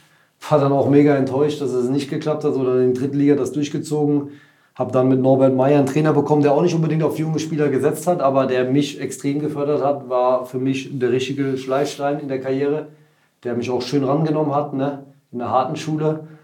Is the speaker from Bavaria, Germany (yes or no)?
no; Hoffenheim, Baden-Württemberg, Germany; Ich bin ja in Hoffenheim groß geworden